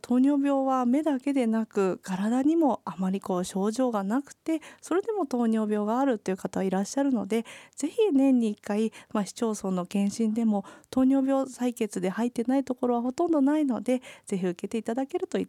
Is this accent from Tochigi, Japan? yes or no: yes; Tochigi, Japan; 私も栃木県で生まれ育って車の運転毎日しますが